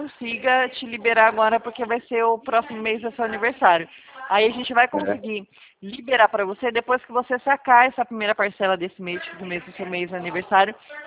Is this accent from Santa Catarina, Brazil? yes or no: no; Presidente Prudente, São Paulo, Brazil; Nós somos aqui de Presidente Prudente, Toreiro de São Paulo.